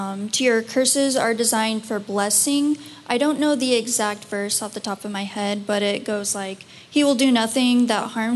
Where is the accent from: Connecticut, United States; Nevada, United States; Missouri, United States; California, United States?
Missouri, United States; I'm from Missouri.